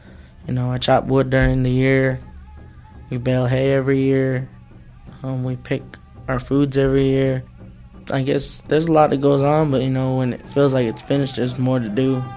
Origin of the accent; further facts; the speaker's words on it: New Mexico, United States; also born or lived in Albuquerque; I'm from the Navajo Nation, the red Arizona hills to the forest of Raymond, New Mexico. I know I was born here in Albuquerque, but I don't consider Albuquerque home. It just never has been. You know, I grew up out there.